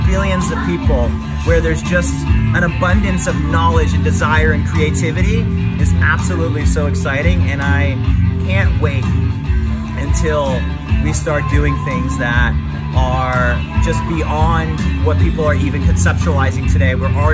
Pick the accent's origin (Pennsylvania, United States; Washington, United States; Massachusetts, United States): Massachusetts, United States; Boston; I'm from Boston, so I walk a lot